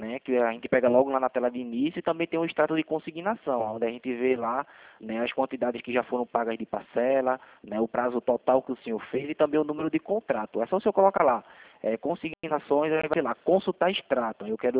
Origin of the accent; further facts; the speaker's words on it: Recife, Pernambuco, Brazil; eu sou daqui de Recife